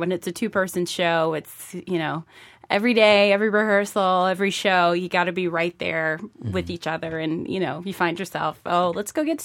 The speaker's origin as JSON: {"language": "English", "region": "Mississippi", "country": "United States", "said": "Well, I, you know, as I mentioned, I'm from Mississippi, so my parents were very much, you know, I grew up reading the books"}